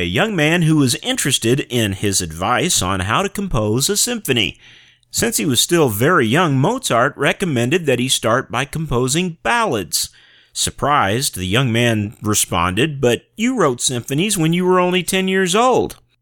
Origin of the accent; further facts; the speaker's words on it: St. Louis, Missouri, United States; Here's a song from a guy from my hometown, St. Louis. This is